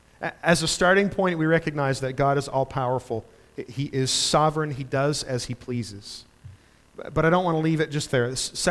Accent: Canada; I'm a failure as a Canadian.

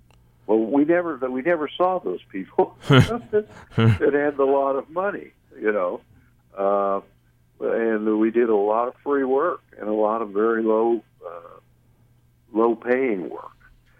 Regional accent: Plainview, Texas, United States; also born or lived in Waco, Texas; Well, I was born in Waco, Texas, and then my family moved out to the panhandle of Texas in an area, you know, between Amarillo and Lubbock. Part of my high school was in grade school, was in Plainview, Texas.

